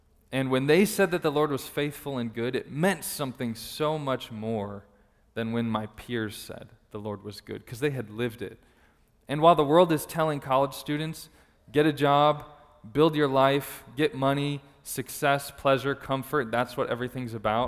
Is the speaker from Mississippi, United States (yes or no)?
no; Arizona, United States; I grew up in the East Valley